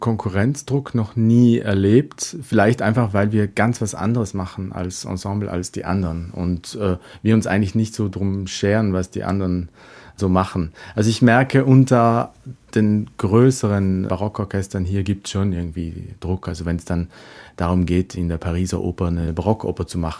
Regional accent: Sterzing, Trentino-Alto Adige, Italy; Mein Vater war der Leiter der Musikschule in meiner Heimatstadt in Sterzing. Das ist die erste Stadt, wenn man von Österreich oder Deutschland kommt und über den Brenner fährt nach Süden.

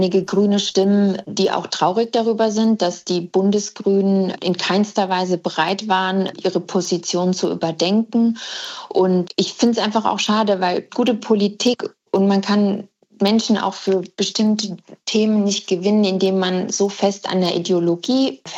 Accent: Mannheim, Baden-Württemberg, Germany; durfte meine Heimatstadt Mannheim auch im Gemeinderat mitgestalten.

